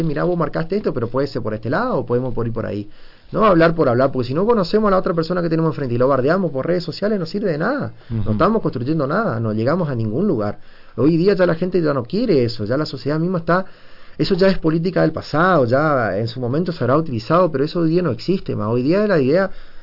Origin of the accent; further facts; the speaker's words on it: Argentina; Cada sociedad en Argentina, cada provincia tiene una cultura distinta. No todos somos iguales. Somos argentinos, eso por supuesto